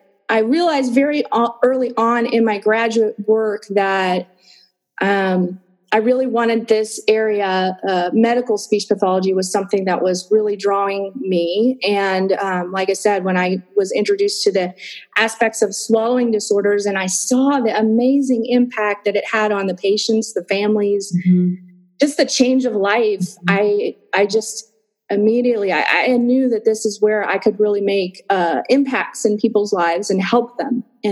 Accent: Pittsburgh, Pennsylvania, United States; also born and raised in the Pittsburgh area, not in the same neighborhood as me, but in the same suburb area.

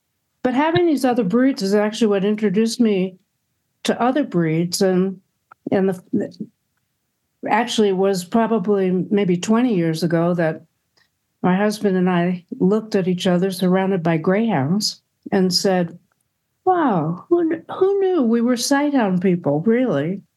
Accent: Rockville Centre, New York, United States; I grew up on Andover Road in Rockville Center, New York.

